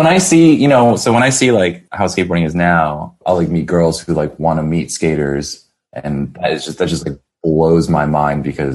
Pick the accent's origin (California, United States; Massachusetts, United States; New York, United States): California, United States; San Jose; growing up in San Jose, there was like kind of this like you know, like these like, you know, punk 80s dudes that like skaters that I would like run into and stuff